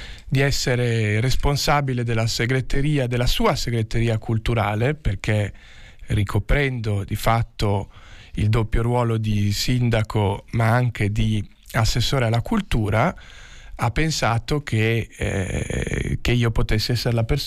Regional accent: Milan, Lombardy, Italy; born there; io sono nato in un'altra città, sono nato a Milano

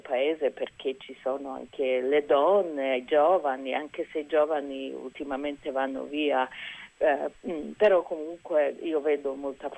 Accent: Bosnia & Herzegovina; decido di tornare perché sempre portavo dentro il mio cuore il mio paese, la Bosnia e Erzegovina, che ha sofferto molto nella guerra

